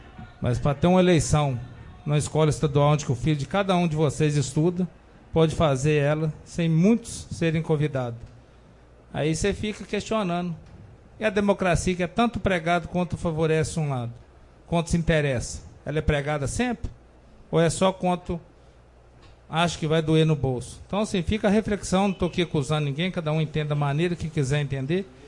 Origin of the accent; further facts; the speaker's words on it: Córrego dos Teixeira, Brazil; born there; cumprimento a todos do Córrego dos Teixeira, onde que é a minha terra natal, onde que eu nasci.